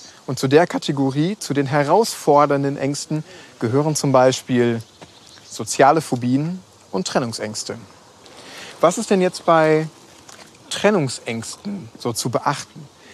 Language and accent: German; Schwerte, North Rhine-Westphalia, Germany; nach Schwerte an die Ruhr in meine Heimatstadt.